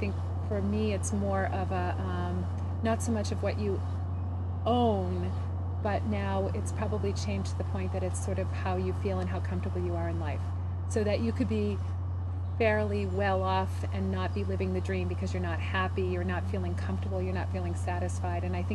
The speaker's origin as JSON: {"language": "English", "town": "Grafton", "region": "Massachusetts", "country": "United States", "tie": "born or raised there", "said": "I was born in 1962. I grew up in Grafton, Mass."}